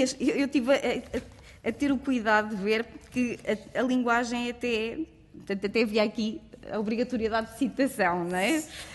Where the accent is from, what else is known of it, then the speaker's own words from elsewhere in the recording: Mealhada, Aveiro, Portugal; eu sou da Meilhada. A Meilhada, apesar de estar a 16 km de Coimbra, não tem um centro de arbitragem, não pode ir ao centro de arbitragem de Coimbra, porque pertence ao distrito de Aveiro.